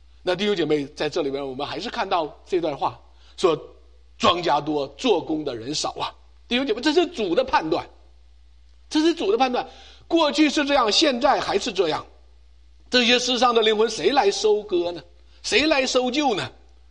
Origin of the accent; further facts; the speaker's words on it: China; moved away as an adult; 那个时候我们从大陆来的那些留学生啊，都很不容易，拎两个皮包过来